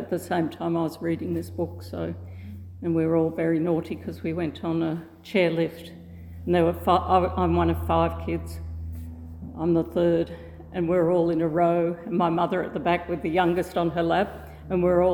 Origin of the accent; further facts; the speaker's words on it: Sydney, New South Wales, Australia; moved away; also born or lived in Kurri Kurri / Perth / England; But mostly Sydney, then went to Perth for 4 years, then went to England when I was seven, and then came home around 12 and back to Sydney again.